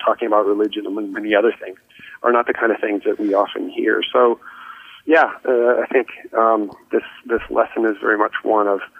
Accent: California, United States; we're looking at people right here in my home state of California

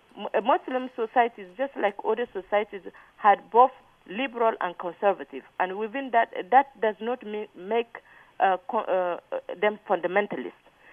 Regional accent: Niger; English is a second language; now in United States; a Muslim person growing up in Niger.

